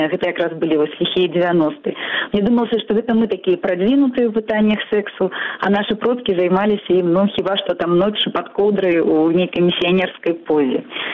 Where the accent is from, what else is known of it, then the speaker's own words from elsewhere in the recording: Belarus; Ми тут, білоруси, ну, нічого такого особливого не придумали.